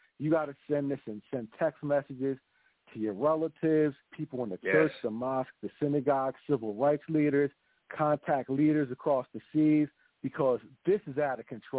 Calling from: New Jersey, United States; I'm calling from South Jersey.

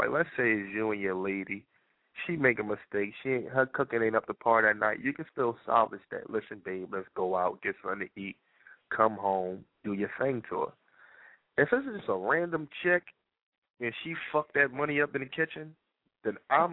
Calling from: Philadelphia, Pennsylvania, United States; I'm calling from North Philly.

